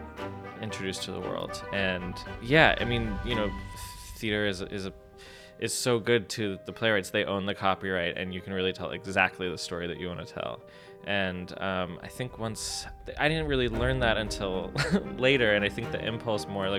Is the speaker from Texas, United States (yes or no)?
yes; Texas, United States; and I grew up mostly in Texas.